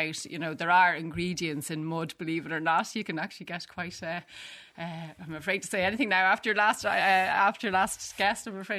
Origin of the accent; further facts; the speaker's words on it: Dublin, Leinster, Ireland; I grew up in Dublin